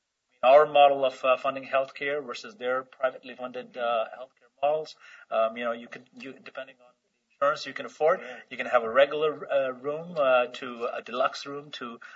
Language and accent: English; Pakistan; For those of you who might not know, I'm originally from Pakistan.